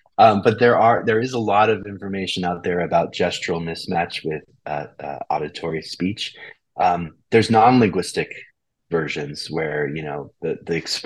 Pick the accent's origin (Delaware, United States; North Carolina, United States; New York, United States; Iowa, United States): New York, United States; first language English; I grew up in New York. I've been a native English speaker my whole life.